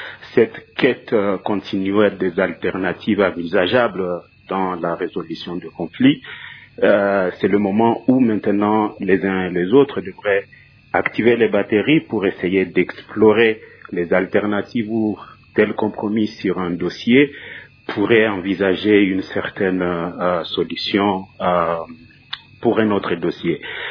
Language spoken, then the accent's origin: French; DR Congo; nous en tant que Congolais